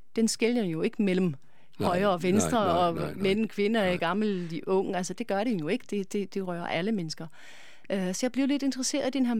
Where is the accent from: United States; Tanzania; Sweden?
United States; Connecticut; also born or lived in New York; Altså, jeg voksede op hovedsageligt på Østkysten i New York og Connecticut.